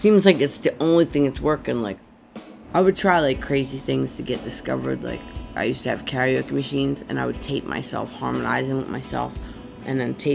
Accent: Philadelphia, Pennsylvania, United States; I was born and raised in South Philly, and both of my parents were addicts.

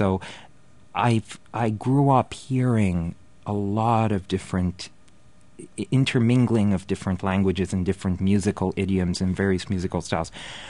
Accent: London, United Kingdom; also born or lived in New York / Paris; now in United States; Well, my earliest memories actually were growing up in London, where I spent 10 years of my life. And between New York, London, Paris, various parts of the Middle East

